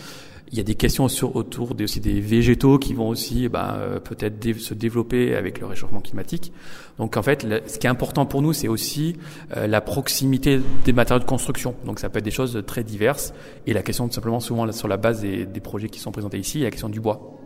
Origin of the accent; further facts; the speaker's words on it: Auvergne-Rhône-Alpes, France; Je suis originaire du Cantal. J'ai travaillé dans le Lot et dans le Cantal. Et je viens de travailler 8 ans au CAUE de l'Ardèche.